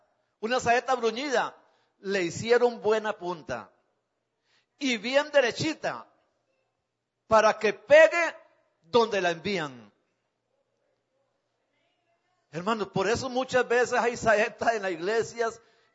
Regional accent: Costa Rica; Yo vengo de Costa Rica

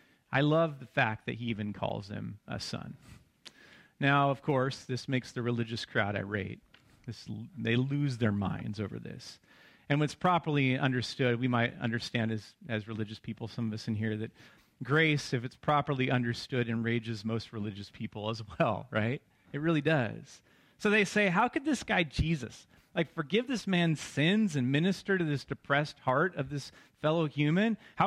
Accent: Washington, United States; I get the sads every year around this time, and I grew up in Washington.

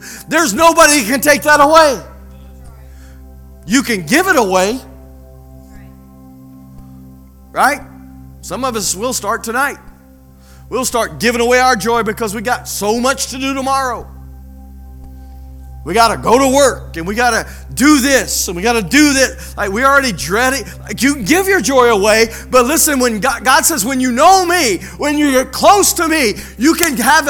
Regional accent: Petal, Mississippi, United States; born there; also born or lived in Colorado; I was born in Petal, Mississippi. Like, we're almost to the end of the United States, y'all. Like, we're 1 hour away from the ocean.

